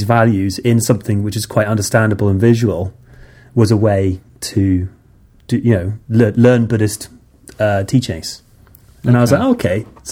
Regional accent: Liverpool, North West England, United Kingdom; I'm not from a sangha. I'm from Liverpool.

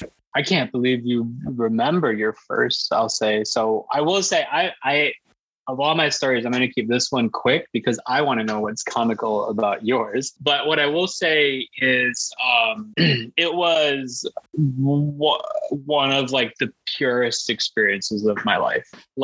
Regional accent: Chicago, Illinois, United States; we talked at the start of the call about, like, growing up in Chicago, what Chicago's like.

